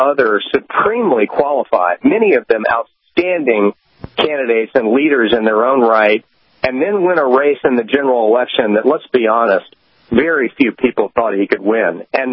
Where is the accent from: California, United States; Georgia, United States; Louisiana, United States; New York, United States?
Georgia, United States; who's a dear friend because we're both from Georgia